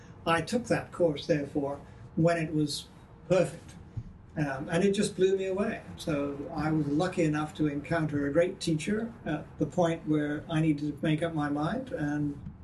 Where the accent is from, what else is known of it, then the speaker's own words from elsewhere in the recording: Canada; moved away as an adult; now in London, United Kingdom; I was born in London just after the war. For a variety of reasons, my family emigrated to Canada in 1954. So when I was eight, so I grew up in Canada, and then I emigrated back to London in the late 1960s